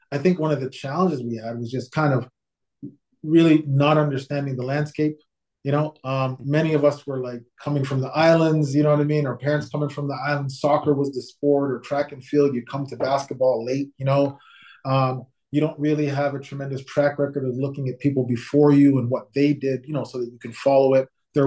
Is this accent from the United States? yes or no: no; Canada; And then I would just say, probably as a fan, as a Canadian, like, how can you not be proud?